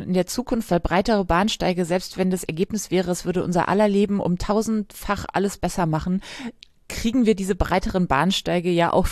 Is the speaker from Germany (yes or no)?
yes; Northern Germany, Germany; da wo ich herkomme, aus dem Norden, da wird ja eher recht rau miteinander gesprochen und auch die Mentalität grundsätzlich ist doch eine sehr andere als in Bayern.